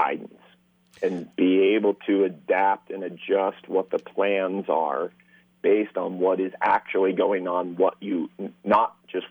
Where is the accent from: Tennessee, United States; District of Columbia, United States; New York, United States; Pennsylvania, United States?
Pennsylvania, United States; Hershey; I grew up in Pennsylvania, in Hershey